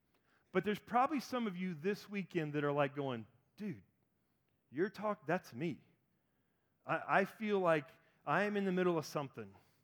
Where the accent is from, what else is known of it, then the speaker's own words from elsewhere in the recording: Georgia, United States; I dated a girl in high school. I'm from Georgia.